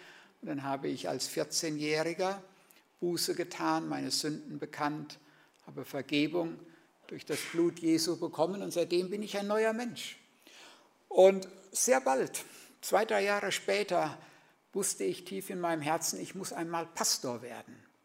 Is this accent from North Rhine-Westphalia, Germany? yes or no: yes; Siegen, North Rhine-Westphalia, Germany; Da kommt nämlich meine Mutter her, aber eben aufgewachsen bin ich in Siegen.